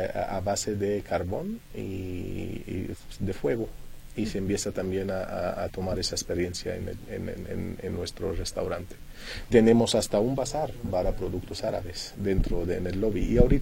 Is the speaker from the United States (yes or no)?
no; Luxor, Luxor Governorate, Egypt; Spanish is a second language; Yo, por cierto, soy de Luxor, soy de la ciudad de Luxor.